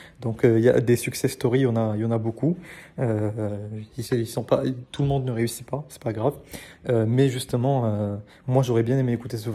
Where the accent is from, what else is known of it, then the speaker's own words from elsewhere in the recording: Casablanca, Casablanca-Settat, Morocco; now in France; quand j'étais parti en France, donc j'ai grandi au Maroc, j'ai grandi à Casablanca, et je suis parti en France à un moment